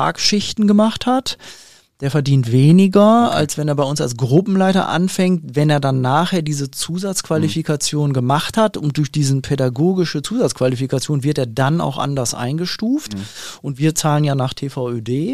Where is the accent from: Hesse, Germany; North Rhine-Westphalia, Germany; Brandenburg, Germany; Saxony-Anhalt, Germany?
North Rhine-Westphalia, Germany; Bochum; Zum einen bin ich Bochumer, ich wohne ganz in Bochum. Norden, einen Steinwurf von Herne entfernt und einen ganz weiten Steinwurf von Castrop-Rauxel entfernt.